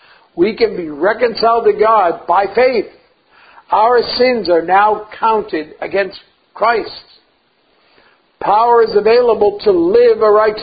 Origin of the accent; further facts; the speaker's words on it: Boston, Massachusetts, United States; The old way, what I learned growing up around Boston and the workplace, was that when you did business, you came to an agreement